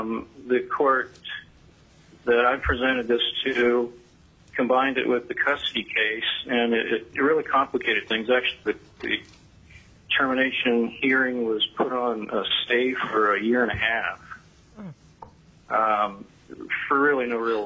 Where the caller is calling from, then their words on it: Petersburg, United States; I'm calling from Petersburg today.